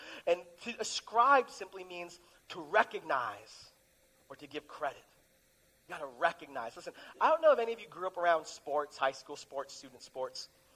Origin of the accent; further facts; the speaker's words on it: California, United States; I was blessed. I grew up in Southern California. Those were not things that I thought about regularly as a brown person.